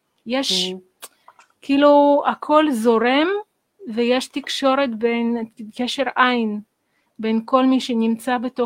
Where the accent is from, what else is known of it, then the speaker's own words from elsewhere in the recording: Riga, Latvia; now in Israel; אני גדלתי בריגה, ואצלנו פסי חשמליות ככה היו